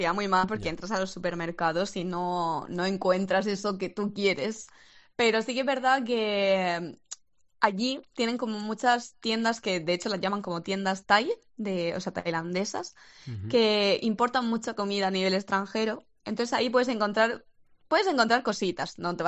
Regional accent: Albatera, Valencian Community, Spain; Yo soy de Alicante, De un pueblecito que se llama Albatera en la Vega Baja.

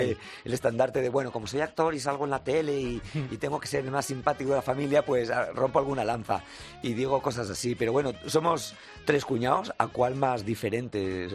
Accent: Catalonia, Spain; Y eso que soy catalán

